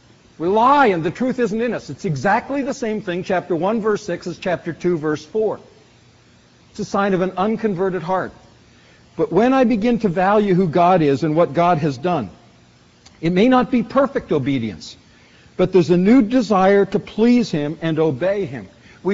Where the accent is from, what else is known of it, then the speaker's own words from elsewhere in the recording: Vancouver, British Columbia, Canada; When I grew up in Vancouver, we used to have trolley buses.